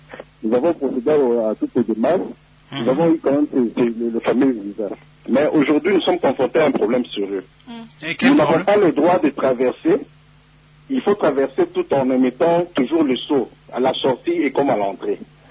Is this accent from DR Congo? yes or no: yes; DR Congo; now in Gisenyi, Rwanda; j'habite Gisenyi, ok, je suis congolais.